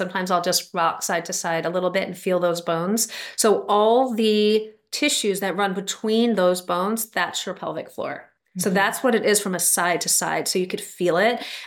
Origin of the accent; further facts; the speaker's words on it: New York, United States; now in California, United States; started out doing travel physical therapy, which is what brought me to California from New York. I'm originally from New York.